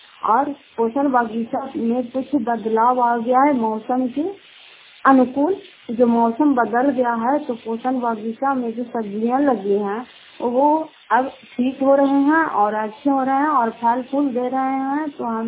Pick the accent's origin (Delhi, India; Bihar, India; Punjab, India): Bihar, India; Fatehpur; घर फतेहपुर, पंचायत मकौता, जिला नालंदा, सतरा ब्लॉक की निवासी हूँ